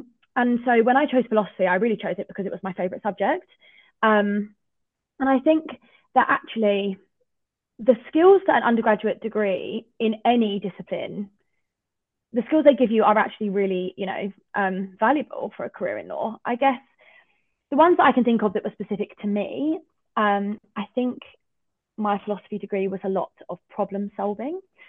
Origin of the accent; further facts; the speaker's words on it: East of England, United Kingdom; I'm from Essex, so I was always going to apply to London firms.